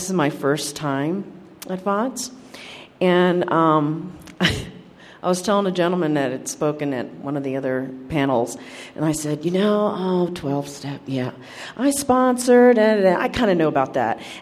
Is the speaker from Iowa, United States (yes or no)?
yes; Cedar Rapids, Iowa, United States; I'm from Cedar Rapids, Iowa.